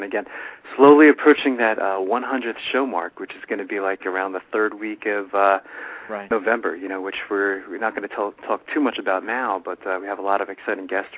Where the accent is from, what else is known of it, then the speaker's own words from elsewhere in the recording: New York, United States; accent: New York; I think I'm using my New York accent.